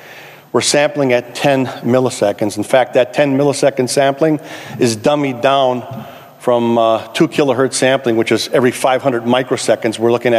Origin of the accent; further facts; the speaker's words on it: Milwaukee, Wisconsin, United States; But the point here is I'm from Milwaukee, Wisconsin.